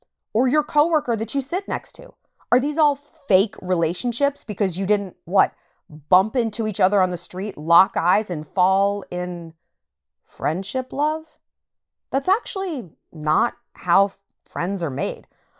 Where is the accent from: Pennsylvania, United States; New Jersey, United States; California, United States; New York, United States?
New York, United States; New York City; now in Montana, United States; because I live in Montana, and I'm like this when it comes to dating, because I moved from New York City. Who has a bigger ego and a worse attitude than a New Yorker? Literally no one. I'm a monster.